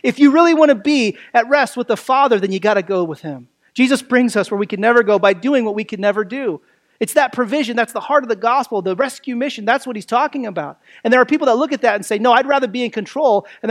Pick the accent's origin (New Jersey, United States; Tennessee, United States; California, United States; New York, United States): Tennessee, United States; born there; I was born in Tennessee, you lived in Michigan for a while.